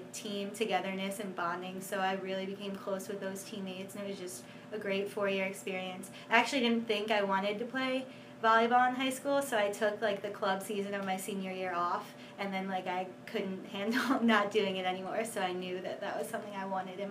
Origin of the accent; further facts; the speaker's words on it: Philadelphia, Pennsylvania, United States; And it was fortunate that I'm from the Philadelphia area because there are a lot of really great schools in this area.